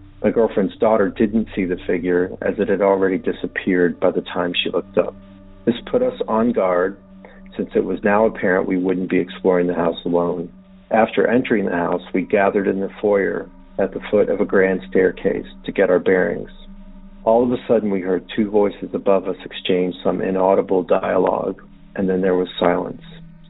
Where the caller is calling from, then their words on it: Maryland, United States; I'm calling from Montgomery County, Maryland, positioned between where the Goatman prowls and the Snallygaster roams.